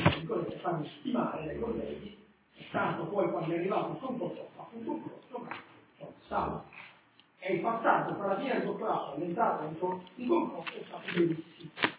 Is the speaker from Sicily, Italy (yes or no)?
yes; Palermo, Sicily, Italy; also born or lived in France; io che sono di Palermo, sono rimasto, ho lavorato alla Francia, sono tornato